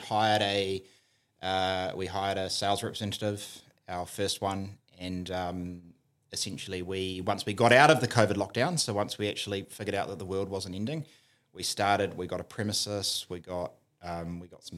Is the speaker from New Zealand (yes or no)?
yes; New Zealand; So obviously I'm a Kiwi.